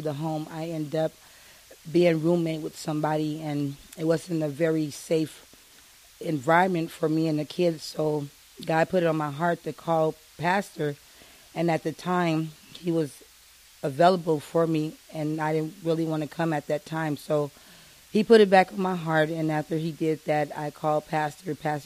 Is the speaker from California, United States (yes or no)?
yes; Fresno, California, United States; Fresno, California.